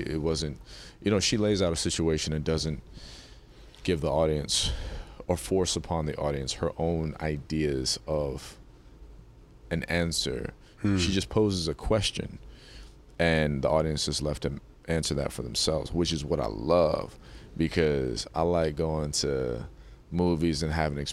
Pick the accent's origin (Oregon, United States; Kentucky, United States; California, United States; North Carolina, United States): North Carolina, United States; born there; Well, I was born in North Carolina, yeah.